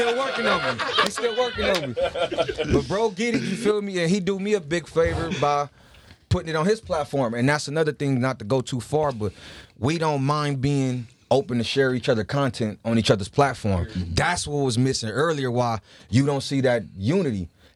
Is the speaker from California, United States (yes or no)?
yes; Compton, California, United States; I was inspired where I grew up. born and raised in Compton.